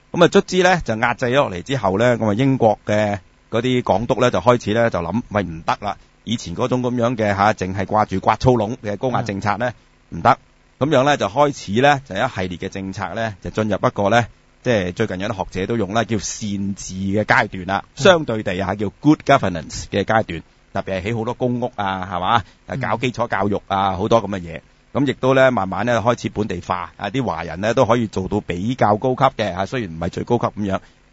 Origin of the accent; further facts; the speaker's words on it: China; 即係賣鴉片嚟毒害我哋中國人嚇